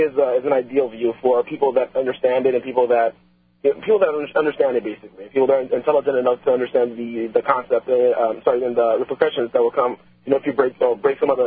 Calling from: Miami, Florida, United States; I'm calling you from Miami, just to give you an idea.

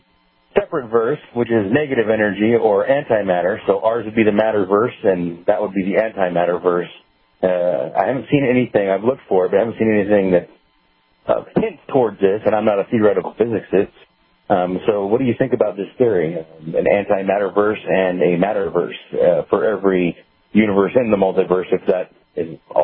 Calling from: Alaska, United States; I'm calling from Alaska, listening to KFQD.

